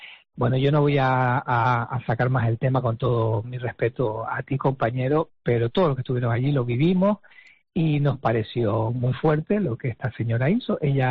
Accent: Las Palmas de Gran Canaria, Canary Islands, Spain; soy hijo directo de Las Palmas de Gran Canaria

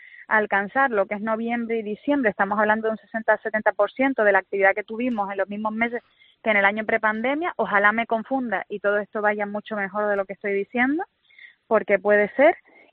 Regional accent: Canary Islands, Spain; como canaria y como consejera de Turismo no permitiría que se hiciera ninguna intervención en nuestra tierra

